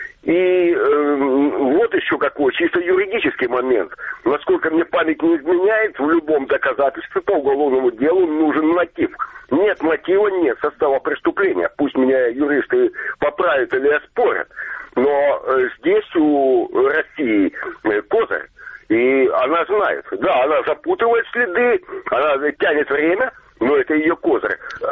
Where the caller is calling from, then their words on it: Kramatorsk, Donetsk Oblast, Ukraine; Ну, добрый вечер, Краматорск